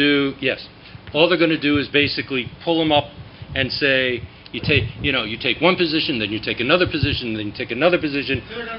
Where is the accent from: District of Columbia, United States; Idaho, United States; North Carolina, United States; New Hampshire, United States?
New Hampshire, United States; oh, come on, I'm from New Hampshire. They're south. They're south of me.